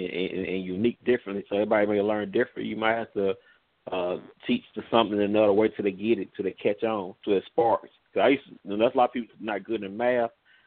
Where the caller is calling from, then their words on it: Longview, Texas, United States; I'm calling from Longview, Texas.